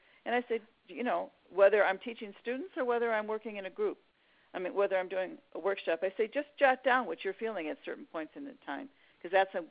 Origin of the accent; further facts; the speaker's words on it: Chicago, Illinois, United States; I'm from Chicago. I mean, I talk a lot, okay?